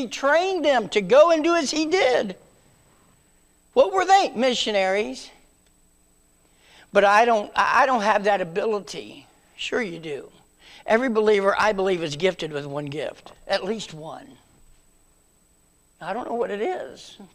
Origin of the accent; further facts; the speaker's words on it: West Virginia, United States; I'm from West Virginia. A lot of things don't click.